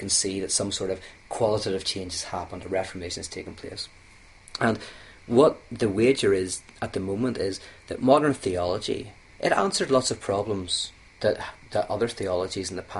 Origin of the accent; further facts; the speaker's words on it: Ireland; In fact, I love fighting. I'm Irish.